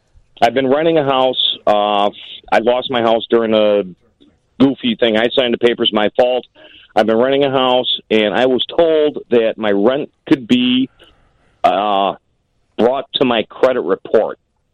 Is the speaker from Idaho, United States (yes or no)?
no; Northbrook, Illinois, United States; I grew up in Northbrook. I am a Spartan, class of 82.